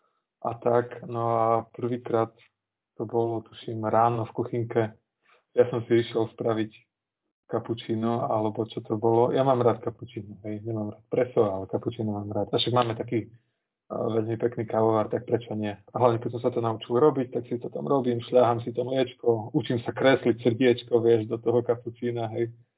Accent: Košice, Košice Region, Slovakia; ja som z východu, ja mám vytvičenú pečeň asi geneticky

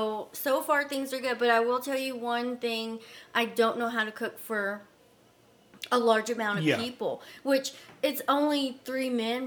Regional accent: Lubbock, Texas, United States; There's more than this dry ass town, which I grew up in. Lubbock is my hometown and I do love it.

